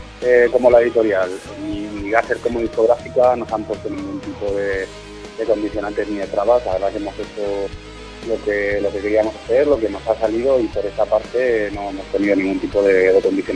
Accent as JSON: {"language": "Spanish", "region": "Region of Murcia", "country": "Spain", "said": "parte de nosotros venimos de Murcia, aunque como banda nacimos en 2007 aquí en Madrid"}